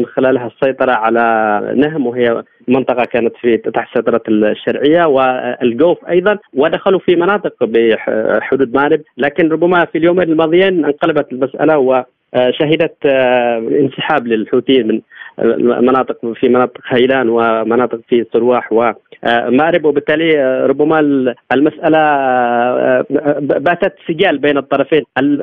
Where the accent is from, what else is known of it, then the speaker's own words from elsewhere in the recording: Yemen; وهذه مأساة كبيرة بالنسبة لنا كيمنيين أن تنزلق الأمور إلى هذا المرحلة الخطيرة